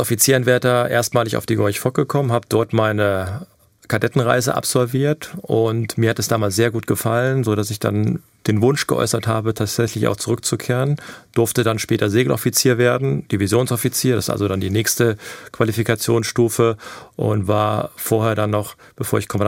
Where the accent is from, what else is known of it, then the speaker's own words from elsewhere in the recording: Hesse, Germany; Und ich komme ja nun aus Nordhessen und in den 80er Jahren muss das dann halt gewesen sein